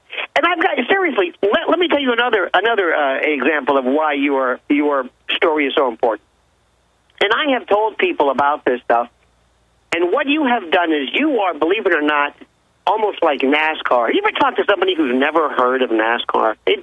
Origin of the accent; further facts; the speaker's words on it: Tampa, Florida, United States; Now, sure enough, my wife and I were in Tampa, my hometown.